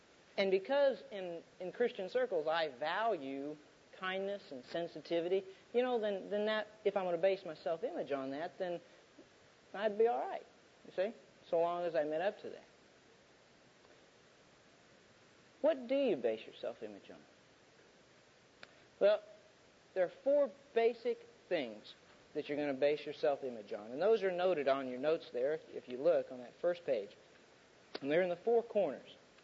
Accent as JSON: {"language": "English", "region": "the South", "country": "United States", "tie": "born or raised there", "said": "When I grew up, and I grew up in the South, the ideal parents in the South were white, Anglo-Saxon, Protestant."}